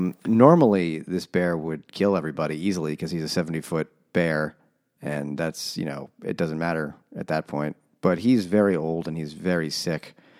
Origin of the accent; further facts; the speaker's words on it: New York, United States; Yeah, I'm not an expert tree climber. I'm from New York.